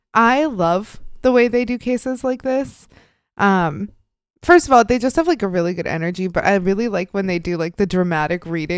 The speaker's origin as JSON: {"language": "English", "region": "Midwest", "country": "United States", "tie": "born or raised there", "said": "I'm an implant. I grew up in the Midwest, deep in the Bible Belt, and spent the majority of my childhood in the church."}